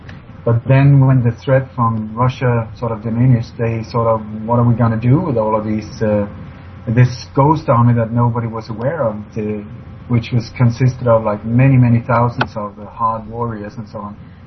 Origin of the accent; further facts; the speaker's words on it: Sweden; also born or lived in Denmark; I was born in Denmark, grew up in Sweden, have moved around in a lot in the world. I've traveled to some 40 different countries